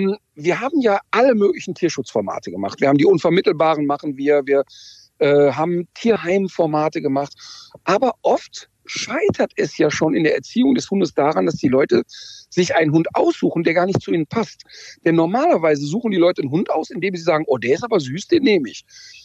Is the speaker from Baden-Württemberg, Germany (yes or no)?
no; North Rhine-Westphalia, Germany; und ich komme aus dem Ruhrpott, der Ruhrpottler ist anders als der Berliner.